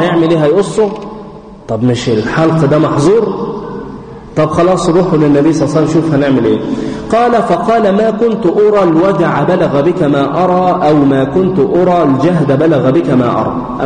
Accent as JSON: {"language": "Arabic", "country": "Egypt", "said": "ممكن عندنا في مصر هي ممكن تقطعها، مفيش اشكال، لكن في مكه لا"}